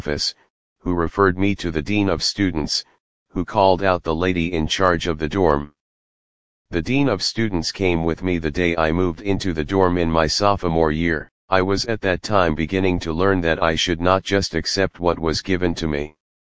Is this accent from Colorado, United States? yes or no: no; Brooklyn, New York, United States; also born or lived in Philadelphia; I was born in Philadelphia in 1947 and grew up in Brooklyn.